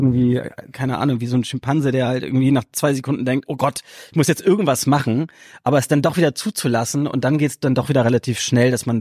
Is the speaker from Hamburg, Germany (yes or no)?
yes; Hamburg, Germany; Ich meine, ich lebe und bin hier aufgewachsen in Hamburg, liebe diese tolle Stadt.